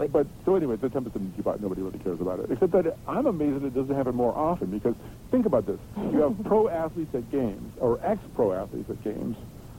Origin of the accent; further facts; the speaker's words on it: Ireland; Being Irish, I'm lucky if I can show up on the 25th